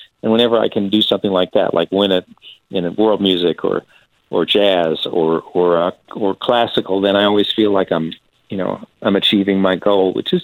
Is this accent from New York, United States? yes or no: yes; New York, United States; growing up in New York and sort of having this sense of the banjo being looked down on by people